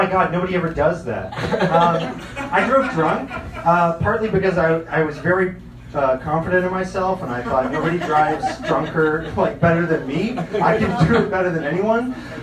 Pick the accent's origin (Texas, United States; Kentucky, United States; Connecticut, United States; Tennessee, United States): Kentucky, United States; Lexington; I'm from Lexington, Kentucky. I'm a Kentucky boy.